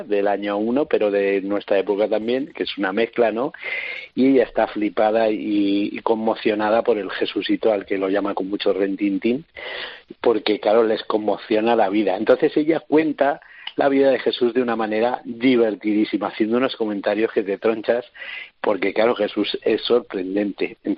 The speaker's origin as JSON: {"language": "Spanish", "town": "Salamanca", "region": "Castile and León", "country": "Spain", "said": "yo es que soy de Salamanca, y Salamanca es un sitio con mucho arte, ¿sabes? Yo soy de Salamanca y luego después me eduqué con los salesianos"}